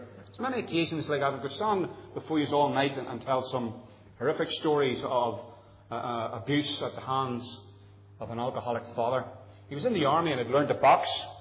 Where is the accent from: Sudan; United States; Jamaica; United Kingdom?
United Kingdom; England; born there; I was born in England in 1962.